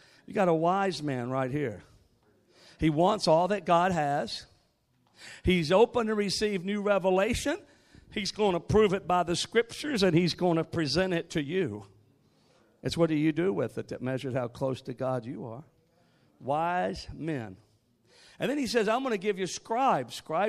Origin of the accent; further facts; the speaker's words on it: West Virginia, United States; we're both from the Western Virginia area, even though we live in Florida now.